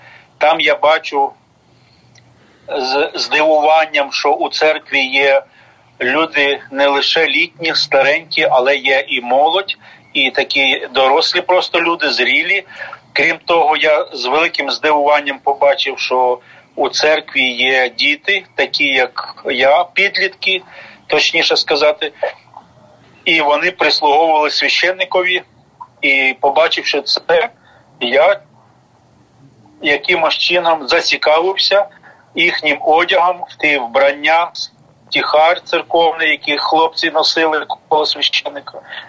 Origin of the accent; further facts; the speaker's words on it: Crimea, Ukraine; Я народився і виріс в Криму. Там я був охрещений в Покровській церкві міста Джанкой. І жив від тієї церкви за 80 кілометрів.